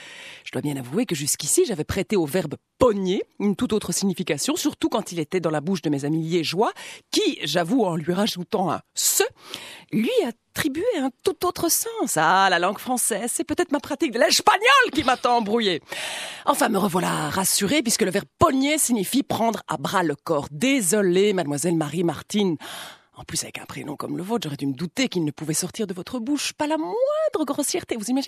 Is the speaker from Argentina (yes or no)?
no; Charleroi, Wallonia, Belgium; Spanish is a second language; Sí, yo vengo de Charleroi